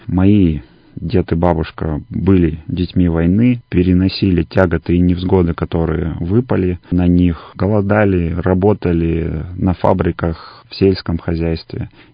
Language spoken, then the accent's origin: Russian; Siberia, Russia; они подчеркивают о том, что мы сибиряки со стержнем